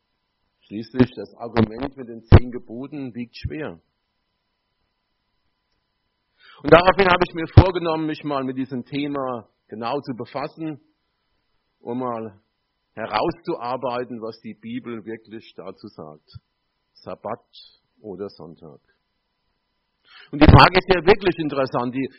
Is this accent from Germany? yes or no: yes; Groß-Zimmern, Hesse, Germany; Ich komme aus Großzimmern, ist gerade hier über den Berg